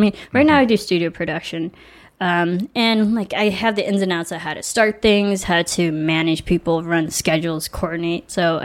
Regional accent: Illinois, United States; I was just in the Midwest a couple of weeks ago because, you know, I'm from Illinois.

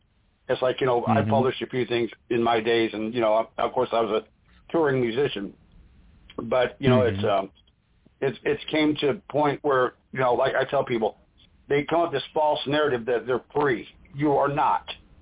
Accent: United States; because I'm an American.

